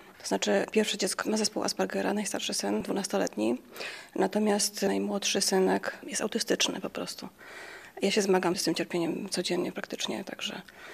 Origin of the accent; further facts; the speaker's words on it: Kraków, Lesser Poland, Poland; Powiem szczerze, jestem z Krakowa, czuję się tutaj obco zupełnie.